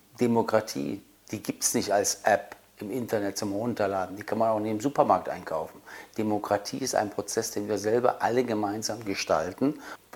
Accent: East Germany, Germany; weil ich bin halt groß geworden in der DDR, wo der Staat sich fast um alles gekümmert hat, auch für junge Menschen.

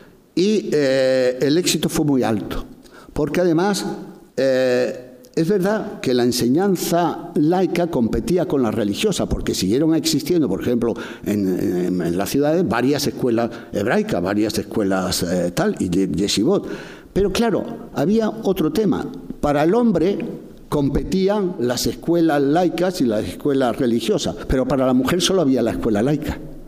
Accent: Tetouan, Tanger-Tetouan-Al Hoceima, Morocco; la escuela de Tetuán, justamente, que es la ciudad de donde yo soy originario.

